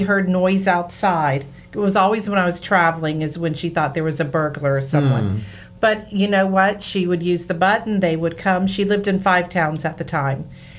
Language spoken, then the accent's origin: English; Florida, United States; also born or lived in Georgia / New York City; I am a Southerner from Florida originally and in Georgia, but I love my time living up in New York City.